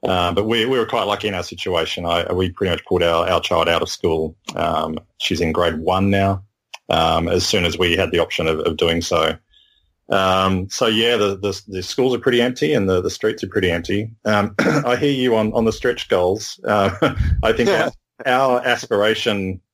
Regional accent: Australia; I'm not American. It's pretty obvious. I lived there for a short time. I have great affinity for our American friends, but I grew up in Australia.

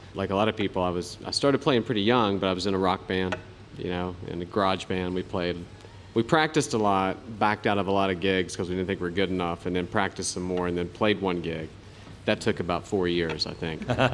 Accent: West Virginia, United States; Yeah, I grew up in West Virginia.

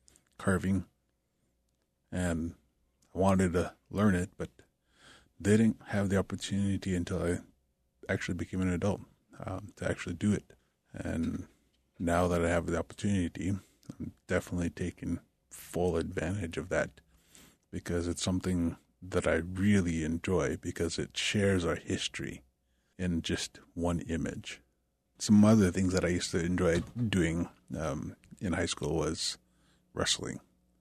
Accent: Hoonah, Alaska, United States; also born or lived in Kake; Huna and Cake. Those are places I grew up.

